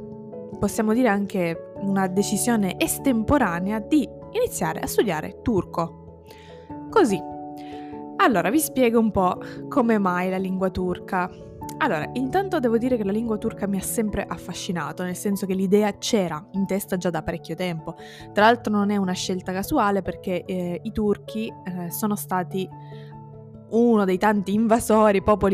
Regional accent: Sicily, Italy; first language Sicilian; il siciliano è la mia lingua nativa insieme all'italiano

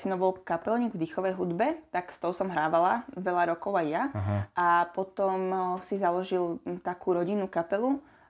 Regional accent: Drahovce, Trnava Region, Slovakia; Ja som z Dráhoviec a na moje detstvo a dospievanie, tak ja som mala takéto typické, povedala by som, že dedinské detstvo

